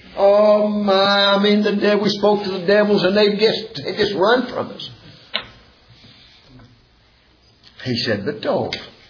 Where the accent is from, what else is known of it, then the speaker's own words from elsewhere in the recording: United States; I'm American and I'm grateful to be an American. I'm proud to be an American.